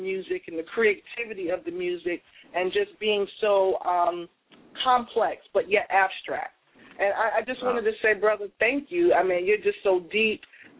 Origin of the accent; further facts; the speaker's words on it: Boston, Massachusetts, United States; because I'm from Boston.